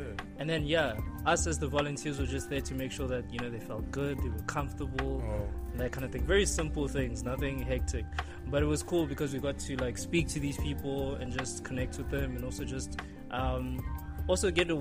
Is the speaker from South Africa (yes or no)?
yes; Pretoria, Gauteng, South Africa; Born and bred in Pretoria. I've been here my whole life.